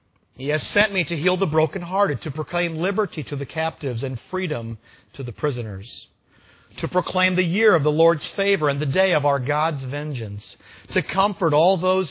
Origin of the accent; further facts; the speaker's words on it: Pennsylvania, United States; also born or lived in Minnesota, United States; when we lived in Minnesota, I grew up in Pennsylvania, we lived in Minnesota